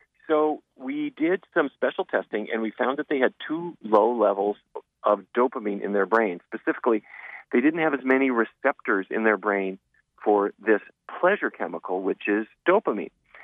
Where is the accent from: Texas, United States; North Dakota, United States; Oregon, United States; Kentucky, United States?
North Dakota, United States; Fargo; I grew up in Fargo, North Dakota, and my parents had the idea that any civilized person ought to be able to play at least two instruments.